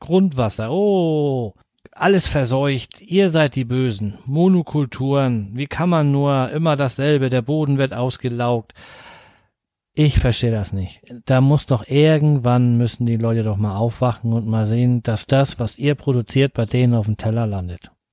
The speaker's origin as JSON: {"language": "German", "region": "Schleswig-Holstein", "country": "Germany", "said": "ich komme aus der Nähe von Flensburg. Das ist gar nicht so weit weg und hier oben ist es viel schöner wie bei euch da unten."}